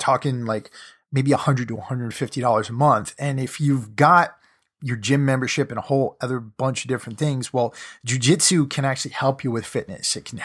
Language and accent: English; Connecticut, United States; now in California, United States; I live in California. I grew up in Connecticut